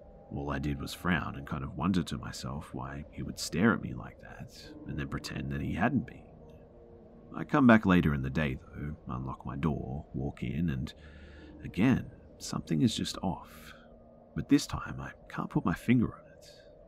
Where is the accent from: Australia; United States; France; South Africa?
Australia; born there; I told him that I was born in Australia.